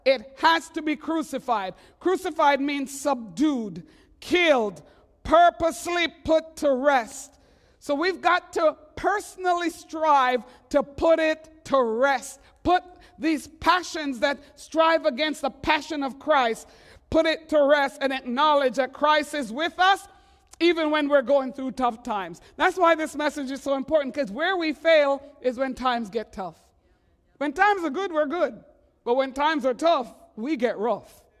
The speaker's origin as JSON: {"language": "English", "town": "Montreal", "region": "Quebec", "country": "Canada", "tie": "born or raised there", "said": "I grew up in Montreal where we laugh at you"}